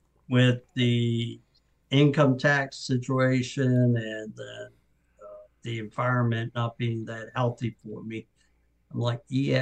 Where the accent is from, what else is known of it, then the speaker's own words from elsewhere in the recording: Oklahoma, United States; now in Tennessee, United States; I'm in Tennessee. It's my home of choice. Nice. I'm originally from Oklahoma.